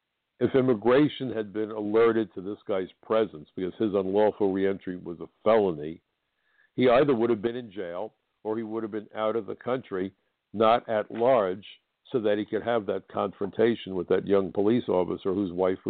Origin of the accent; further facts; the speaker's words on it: New York City, New York, United States; it was a complex of buildings in my hometown that were reduced to rubble, along with a couple of thousand innocent people.